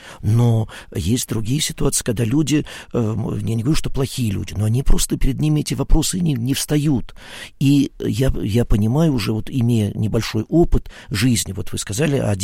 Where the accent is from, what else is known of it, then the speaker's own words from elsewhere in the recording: Moscow, Russia; мы жили, родились, выросли в Москве, учились в Москве, ну, в общем, как-то вся жизнь в Москве